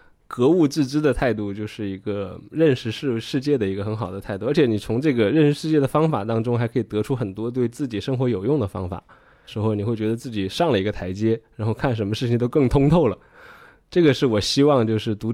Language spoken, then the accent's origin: Chinese; China; 这有点像我们中国人对这个恰特的叶子一样，你要是带恰特的叶子来中国，那也是绝对就被被抓起来了